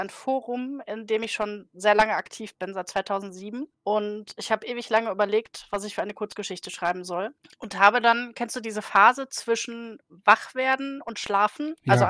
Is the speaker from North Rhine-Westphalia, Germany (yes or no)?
yes; North Rhine-Westphalia, Germany; ich komme aus dem Ruhrgebiet, wie man hört, an meinem Dialekt wahrscheinlich.